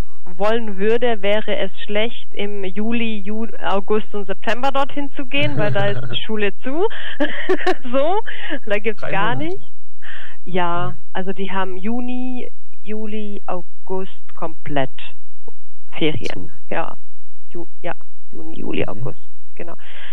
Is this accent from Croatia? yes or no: yes; Croatia; first language Croatian; German is a second language; Ich habe ja schon gesagt, meine Muttersprache ist Kroatisch. Ich komme dementsprechend aus Kroatien